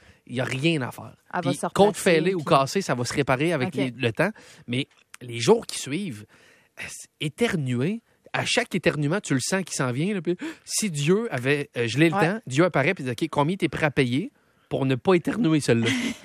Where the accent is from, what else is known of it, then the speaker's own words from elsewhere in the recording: Quebec City, Quebec, Canada; Je vais aux fêtes à Québec, je viens de Québec